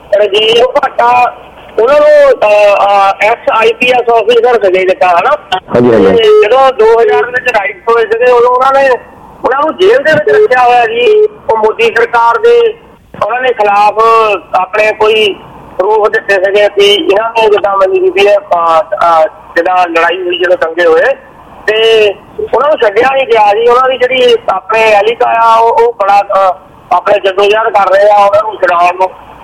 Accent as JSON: {"language": "Punjabi", "town": "Dasuya", "region": "Punjab", "country": "India", "said": "ਮੇਰਾ ਸ਼ਹਿਰ ਆ ਜੀ ਦਸੂਹਾ ਮਕੇਰੀ ਆ ਜੀ।"}